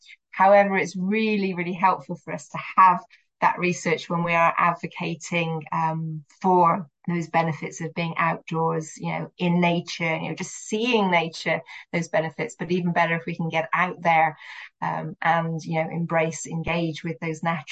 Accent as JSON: {"language": "English", "country": "United Kingdom", "said": "You can tell from my accent if you don't know me that I'm a Brit"}